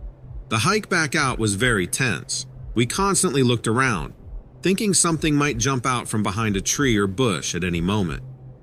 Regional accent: England, United Kingdom; I'm from England, by the way.

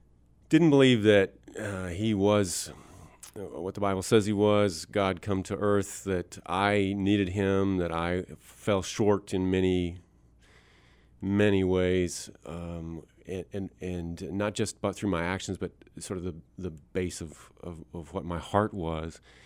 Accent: South Dakota, United States; born there; also born or lived in Iowa / Montana / New Mexico / Arkansas; I was born in South Dakota. I've lived in Iowa, Montana, New Mexico, Arkansas, and then went to Africa for 13 years

